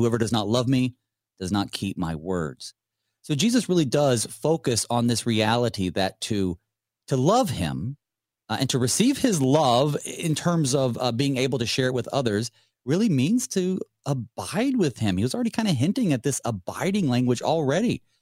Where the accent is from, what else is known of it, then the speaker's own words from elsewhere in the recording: North Carolina, United States; growing up in North Carolina in the western part, 32 was cold, and is about as cold as it usually got.